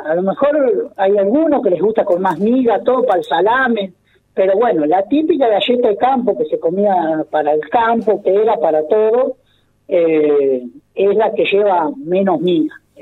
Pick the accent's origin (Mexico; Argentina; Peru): Argentina; Carmen de Areco, Buenos Aires Province; now in Mercedes, Argentina; Yo vengo de la ciudad de Carmen de Areco, hace 19 años que estoy radicado acá en Mercedes.